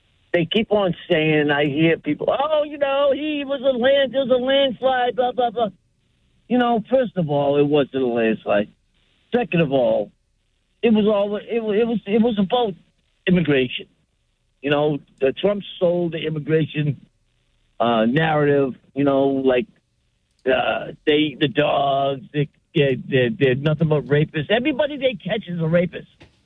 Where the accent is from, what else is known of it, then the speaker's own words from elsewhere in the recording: United States; I'm an American. I love my country. I fought for my country.